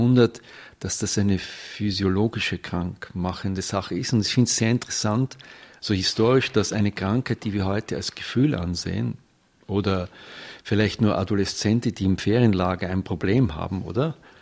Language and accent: German; Vienna, Austria; Also ich bin aus Wien, ja, da habe ich Heimweh danach.